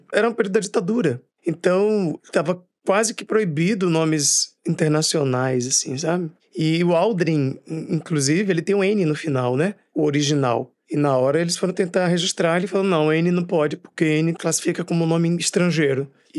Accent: Salvador, Bahia, Brazil; sou baiano, moro em Salvador, trabalho no Brasil todo, mas minha cama fica realmente aqui no Rio Vermelho. Bairro onde eu cresci, praticamente, assim, na verdade, foram dois bairros, né, que eu tive vivências. Um bairro mais periférico, Engenho Velho, de Brotas.

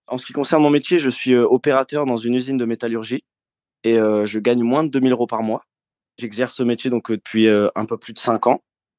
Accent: Hauts-de-France, France; Moi, je suis de Hauts-de-France. Donc, j'habite un petit village qui s'appelle Glajon.

